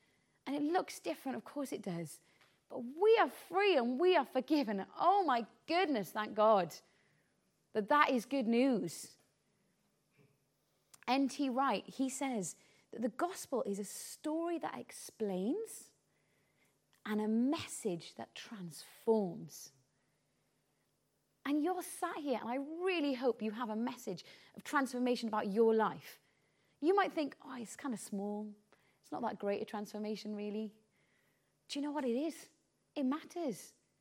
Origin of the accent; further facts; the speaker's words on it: Wales, United Kingdom; You know, it says an Englishman's castle is home, but we're Welsh, so, you know, we should be feeling better about that.